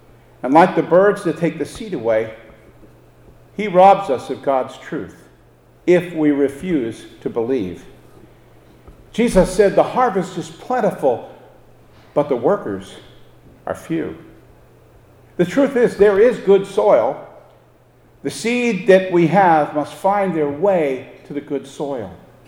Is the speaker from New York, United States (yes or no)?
yes; New York, United States; now in Douglas, United States; I grew up on Long Island, so I didn't know or see many farmers. Moving here to Douglas, I've seen them.